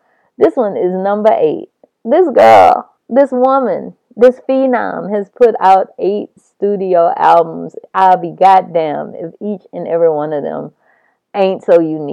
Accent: the South, United States; And I think as a person from the South, it resonated to me.

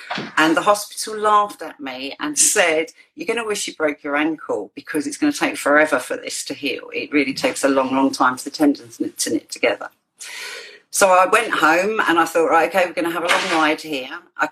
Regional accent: East of England, United Kingdom; I'm from Cambridgeshire in the UK.

